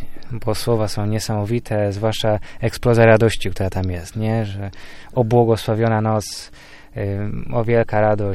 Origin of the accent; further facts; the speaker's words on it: Poznań, Greater Poland Voivodeship, Poland; dlatego że w Poznaniu, skąd pochodzę, no nie ma już właściwie tej tradycji.